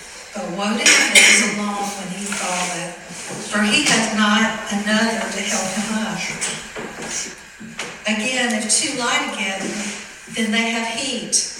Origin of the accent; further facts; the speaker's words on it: Pickens, South Carolina, United States; I grew up in Pickens, and I was in a little country church called Calvary Baptist Church.